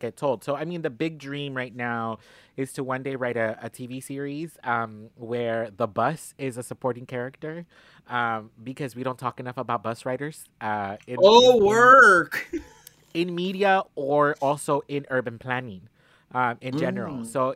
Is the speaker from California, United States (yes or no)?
yes; Los Angeles, California, United States; born and raised in South Central.